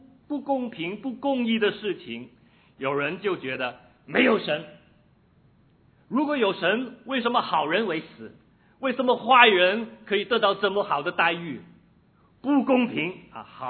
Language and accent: Chinese; Hong Kong; now in Australia; 我从香港来，所以我就特别感觉45个香港这么厉害